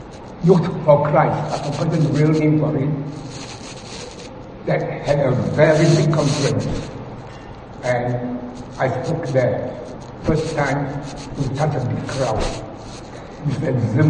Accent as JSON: {"language": "English", "country": "Myanmar", "said": "I'm from Myanmar. My first association with the assembly there was in Yangon and then went to Mandalay."}